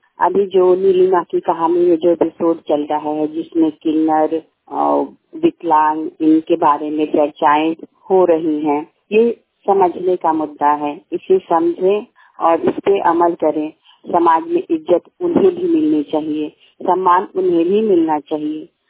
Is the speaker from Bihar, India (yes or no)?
yes; Bihar, India; मैं वैशाली जिले की रहने वाली हूँ